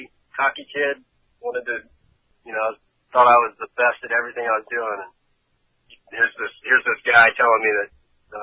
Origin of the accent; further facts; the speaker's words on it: Lafayette, Louisiana, United States; also born or lived in Tulsa, Oklahoma; I was born in Tulsa, Oklahoma, but I was raised in Lafayette, Louisiana.